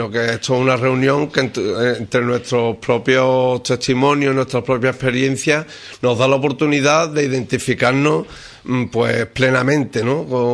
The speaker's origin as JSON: {"language": "Spanish", "town": "Jerez de la Frontera", "region": "Andalusia", "country": "Spain", "tie": "born or raised there", "said": "No, pues yo digo que soy de provincia de Cádiz."}